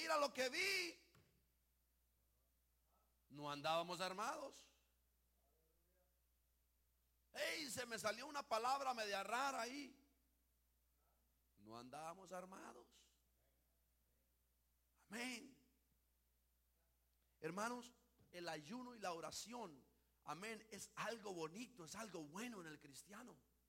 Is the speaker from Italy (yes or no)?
no; Honduras; bueno, los que viven en Honduras, nosotros seguimos siendo hondureños.